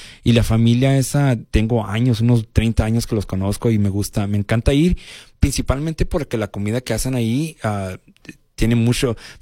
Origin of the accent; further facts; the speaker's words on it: Mexico; ya saben que nosotros como mexicanos llegamos mucha gente en un carro